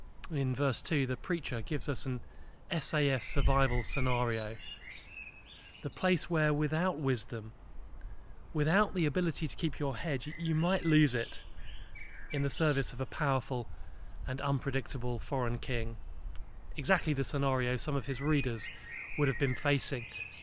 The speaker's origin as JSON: {"language": "English", "region": "England", "country": "United Kingdom", "said": "Now, even as an Englishman, I just had to applaud."}